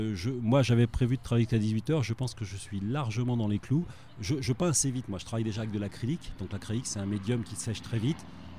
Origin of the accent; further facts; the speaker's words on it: La Bastide-de-Lévis, Occitanie, France; Non, je suis de la Bastide de Lévis, je ne suis pas bien loin, je suis en voisin.